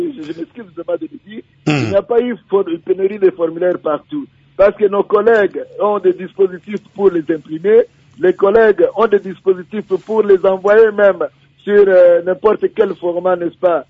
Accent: Inongo, Mai-Ndombe, DR Congo; chez moi à Inongo, chez moi un peu partout là-bas.

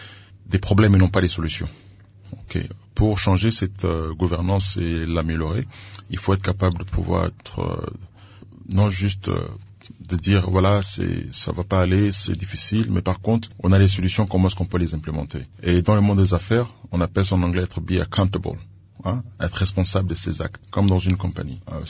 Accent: DR Congo; Aujourd'hui, en tant que Congolais, et un Congolais concerné, on a un devoir de pouvoir faire certaines choses.

